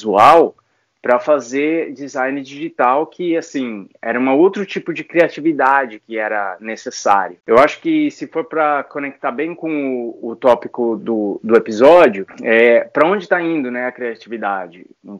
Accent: Maringá, Paraná, Brazil; eu sou maringaense. Sim, sim. Eu sou maringaense, mas eu estudei no Rio, sim.

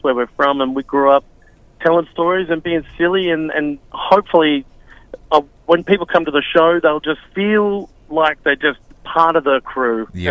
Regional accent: Wagga Wagga, New South Wales, Australia; I grew up in Wagga Wagga

